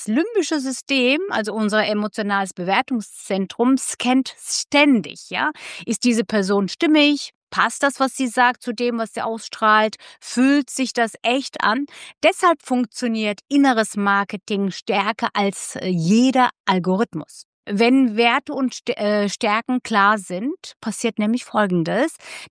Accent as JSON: {"language": "German", "region": "Istanbul", "country": "Turkey", "tie": "born or raised there", "second_language": "German", "moved": "yes", "said": "ich bin ja in Istanbul geboren und aufgewachsen."}